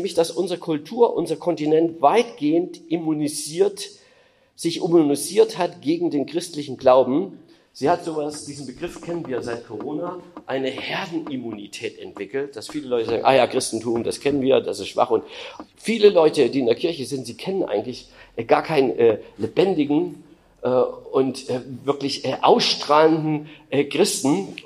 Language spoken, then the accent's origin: German; East Germany, Germany; ich bin ja Ossi, also DDR-Zeiten